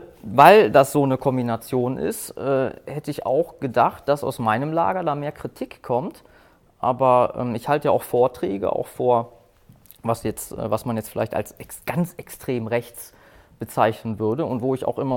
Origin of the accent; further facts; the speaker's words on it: Cologne, North Rhine-Westphalia, Germany; Ja, wir kommen zwar aus Köln